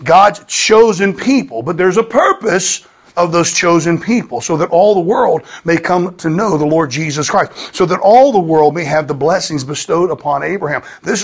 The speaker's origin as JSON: {"language": "English", "region": "the South", "country": "United States", "said": "Now, again, I'm from the South in America. It's a common bunch of heathens, you know."}